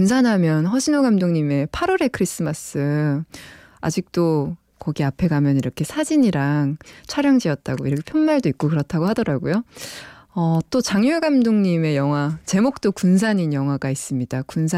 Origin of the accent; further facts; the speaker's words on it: Busan, South Korea; born there; 저도 부산 금정구에서 태어났거든요.